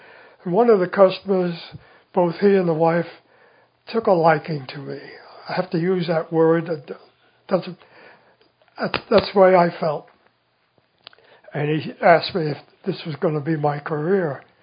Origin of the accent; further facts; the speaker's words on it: New York City, New York, United States; Born and raised in New York City, and proud of it, by the way. It's a great place.